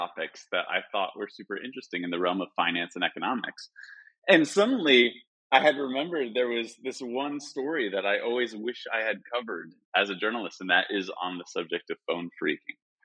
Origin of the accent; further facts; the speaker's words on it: United States; now in Spain; And now I run my own studio and I live in Spain, but I'm American.